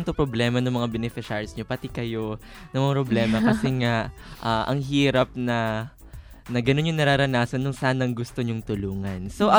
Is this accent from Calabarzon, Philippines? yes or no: yes; Calabarzon, Philippines; And medyo mahirap din sa akin kasi taga-Batangas ako.